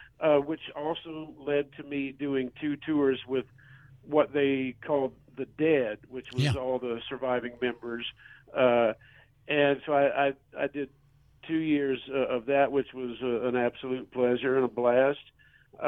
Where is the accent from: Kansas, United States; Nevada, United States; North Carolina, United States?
North Carolina, United States; Asheville; Yeah, I grew up in Asheville, and you know, there's a lot of great music there